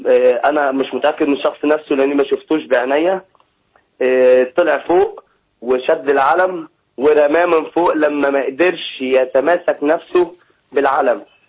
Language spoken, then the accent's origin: Arabic; Egypt; كنا من جوانا كمصريين فرحانين